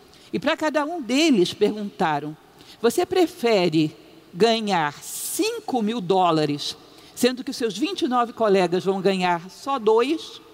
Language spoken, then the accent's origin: Portuguese; Brasília, Federal District, Brazil; Eu uma vez estava em Brasília, sou de Brasília